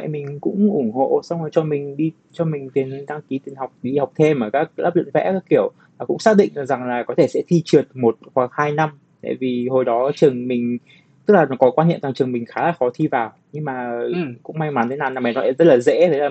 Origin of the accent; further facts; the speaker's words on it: Hanoi, Vietnam; mình 28 tuổi. Mình sinh ra và lớn lên Hà Nội và hiện tại mình đang là họa sĩ, cũng làm việc ở Hà Nội luôn.